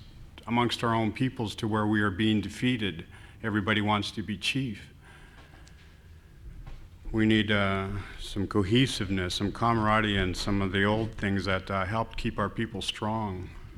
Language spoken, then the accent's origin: English; Alaska, United States; I was born and raised in Alaska.